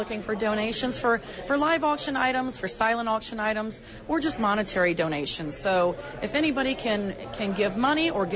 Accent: Dorchester, Illinois, United States; I was raised in the Dorchester area, and we now farm kind of between Dorchester and south of Carlinville.

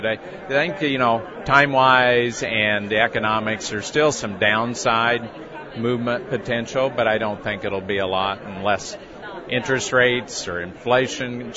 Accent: Illinois, United States; I grew up and farmed till just about 15 years ago in western Illinois, corn, soybean, wheat

